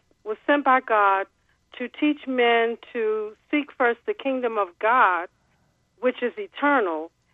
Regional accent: Washington, District of Columbia, United States; now in Durham, United States; Hello, this is … I'm from Washington, D.C.

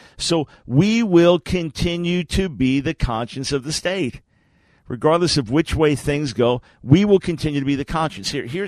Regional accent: New York, United States; because I'm a New Yorker, I spent most of my life in New York, over the first half in New York.

